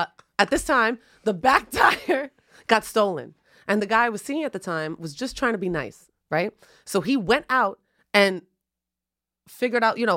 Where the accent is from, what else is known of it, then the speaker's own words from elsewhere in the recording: Bronx, New York, United States; Listen, first off, I'm from the Bronx.